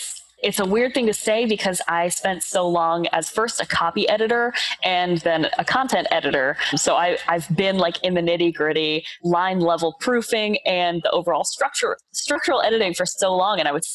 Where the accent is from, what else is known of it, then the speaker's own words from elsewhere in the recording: New Orleans, Louisiana, United States; New Orleans.